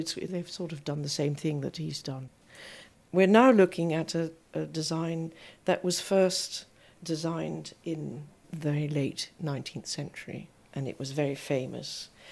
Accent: Netherlands; Well, I'm not British myself. I'm from Holland.

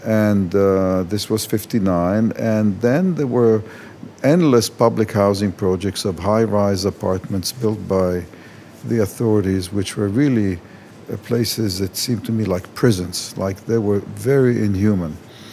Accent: Haifa, Haifa District, Israel; I grew up in Israel. I was born in what was Palestine, then became Israel. I grew up in Haifa and spent much of my time on the kibbutz

